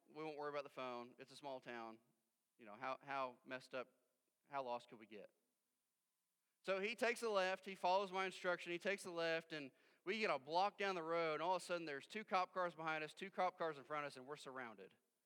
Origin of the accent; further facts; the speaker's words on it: Missouri, United States; They understand that we're from Missouri. We don't have a clue where we're at.